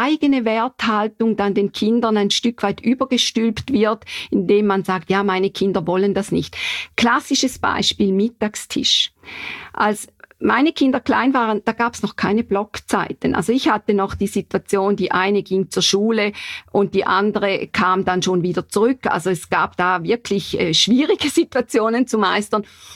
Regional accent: St. Gallen, Switzerland; oder auch wo ich herkomme in St. Gallen

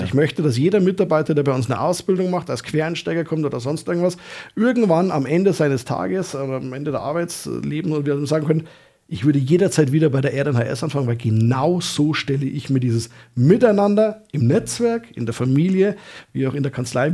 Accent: Abensberg, Bavaria, Germany; Ich komme aus Abensberg. Abensberg ist eine Kleinstadt, also man kennt sich, man weiß, wer das ist.

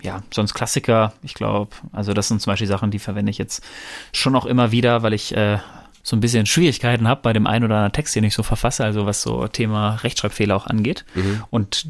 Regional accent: North Rhine-Westphalia, Germany

